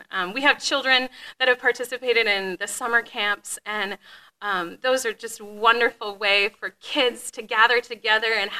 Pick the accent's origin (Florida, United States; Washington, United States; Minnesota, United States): Minnesota, United States; St. Cloud; also born or lived in US West Coast; I grew up here in the St. Cloud area, and then like many you know, young people moved away.